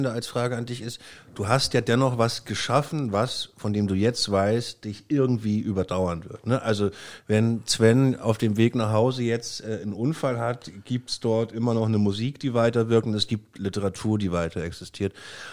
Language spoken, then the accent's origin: German; Rostock, Mecklenburg-Vorpommern, Germany; ich komme aus Rostock